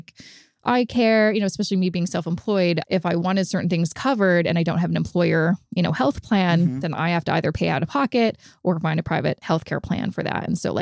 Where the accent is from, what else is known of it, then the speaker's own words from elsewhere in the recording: Canada; I want to learn how to invest for my retirement and I'm Canadian.